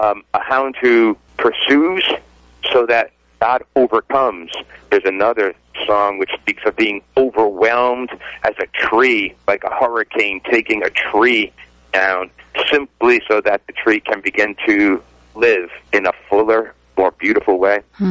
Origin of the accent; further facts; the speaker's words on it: Rhode Island, United States; it was down in the unfinished basement of my home where I grew up in up in Rhode Island.